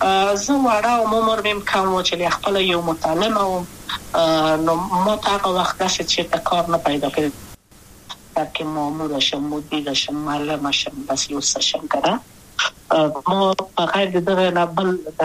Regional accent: Kabul, Afghanistan; also born or lived in Wardak; زه خو اصلا د وردګو ولایت یم، د پلار مې د وردګو ولایت ته خلګنسه چې دلې د کابل په تختپل سیمه کې یم، او لویا شویم کابل کې

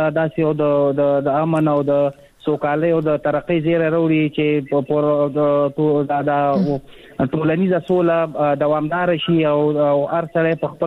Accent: Afghanistan; now in Pakistan; تاسو پوهیږئ مونږ په افغانستان په پاکستان کې کډوال یو، مهاجر یو

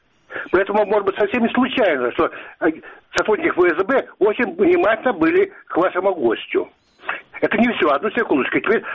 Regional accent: Crimea, Ukraine; Я крымчанин, русский крымчанин.

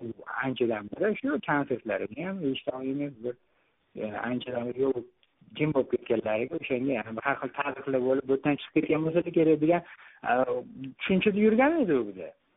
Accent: Tashkent, Uzbekistan; Men Toshkentdanman

